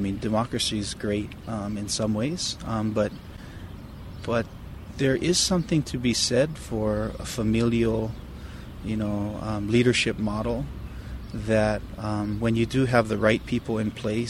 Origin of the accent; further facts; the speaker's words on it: Hawaii, United States; I mean, for me, as a Hawaiian, you know, living today in 2015, I appropriate structures and tools that I didn't invent all the time.